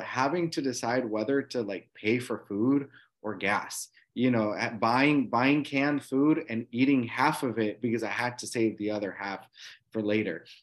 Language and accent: English; Puerto Rico; moved away as an adult; also born or lived in Chicago; now in Texas, United States; near the city of Chicago. And then from there, my parents moved to Puerto Rico. So Puerto Rico is my hometown. I'm just first generation college student as well. And it was barely 7 years ago that I moved to the state of Texas from Puerto Rico.